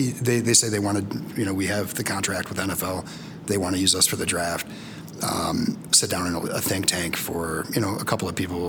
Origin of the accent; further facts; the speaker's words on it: Tonawanda, New York, United States; Yeah. I grew up in Tonawanda.